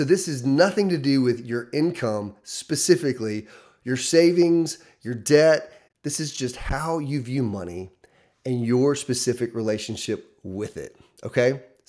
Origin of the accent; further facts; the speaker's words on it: Mississippi, United States; born there; now in Mountain Brook, United States; Actually, I was born in Mississippi, but we're not going to talk about that. But now I'm in the state of Alabama living in Mountain Brook in 2025